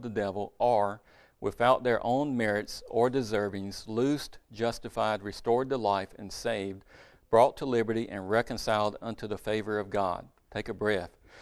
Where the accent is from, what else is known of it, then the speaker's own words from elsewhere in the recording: North Carolina, United States; I know it's not proper English, but we're in Caswell County. And I'm from Rockingham County, so it's not much better.